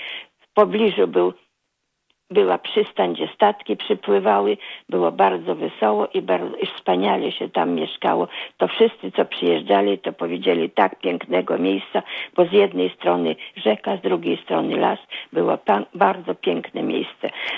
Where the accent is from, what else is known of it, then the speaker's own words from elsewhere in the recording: Werki, Vilnius County, Lithuania; now in Gdańsk, Poland; Ja urodzona jestem w Wilnie, ale mieszkałam w Werkach. To pan europoseł na pewno wie, gdzie to jest. Chodziłam do szkoły w Jerozolimce.